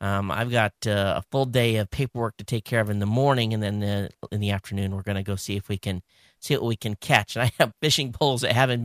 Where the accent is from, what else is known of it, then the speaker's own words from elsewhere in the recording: Coldwater, Michigan, United States; those of you that are within striking distance of Coldwater, Michigan, going to be going back to my hometown after my visit to Ford.